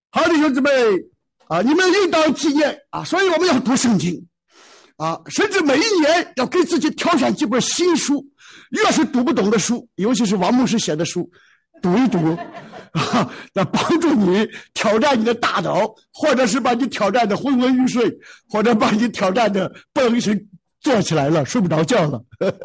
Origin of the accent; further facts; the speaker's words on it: China; 我们中国人讲四方都是蛮夷啊